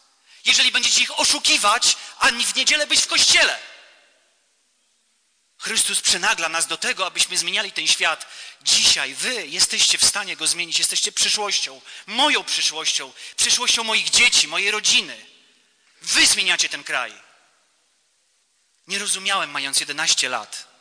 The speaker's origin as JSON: {"language": "Polish", "town": "Białystok", "region": "Podlaskie Voivodeship", "country": "Poland", "tie": "born or raised there", "said": "Miałem 11 lat, kiedy w październiku 1984 roku do mojego rodzinnego miasta w Białymstoku przywieziono zwłoki księdza Jerzego."}